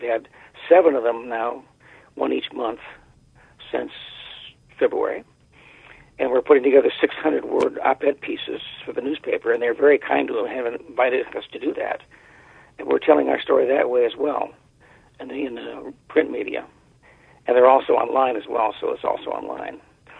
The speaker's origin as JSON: {"language": "English", "region": "Midwest", "country": "United States", "said": "I wasn't accepted because I'm from the Midwest, probably"}